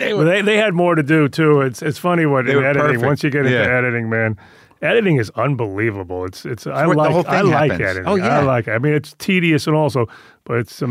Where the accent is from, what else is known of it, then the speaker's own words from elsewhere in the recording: Queens, New York, United States; Is, of course, I grew up Italian in Queens, but I didn't grow, that wasn't the world I was writing about.